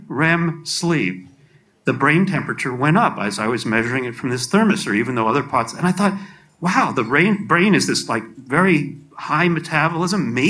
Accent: New York City, New York, United States; in the apartment building that I was growing up in New York City.

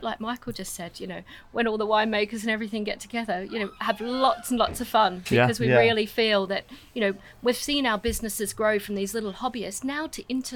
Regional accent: Australia; now in England, United Kingdom; I was originally from Australia, but I'm working in the wine industry and, you know, came over 20 years ago now and have just loved watching how much the English wine industry is growing

